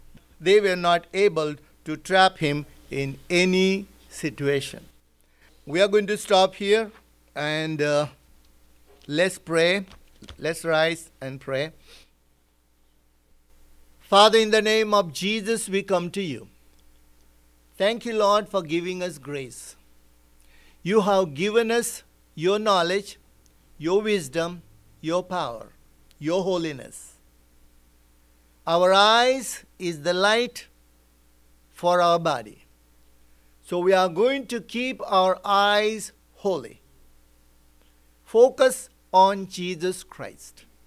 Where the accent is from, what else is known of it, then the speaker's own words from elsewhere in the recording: India; English is a second language; moved away; When I came from India, in India, there are so many religions. So I had freedom. I could go to Muslim religion. I was studying in Hindu school.